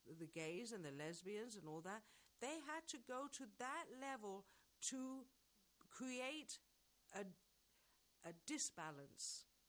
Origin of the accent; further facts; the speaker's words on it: England, United Kingdom; I'm from England and I live here.